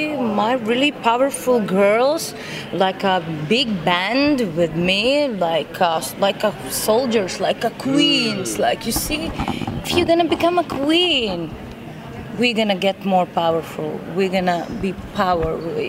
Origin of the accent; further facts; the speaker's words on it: Latvia; English is a second language; Let's leave Cleopatra as Cleopatra is. … from Latvia.